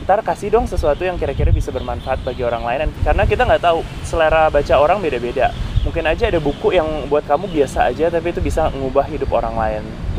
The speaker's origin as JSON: {"language": "Indonesian", "region": "Jakarta", "country": "Indonesia", "said": "Ya aku orang Jakarta yang lumayan skeptis"}